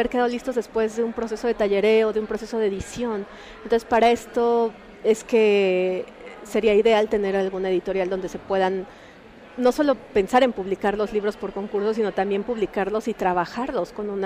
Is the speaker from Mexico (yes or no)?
yes; Tlaxcala, Mexico; Yo crecí en Tlaxcala, que es una ciudad que está muy alejada de los centros culturales, o sea, quizá físicamente no, porque está a 2 horas de Ciudad de México, pero culturalmente sí.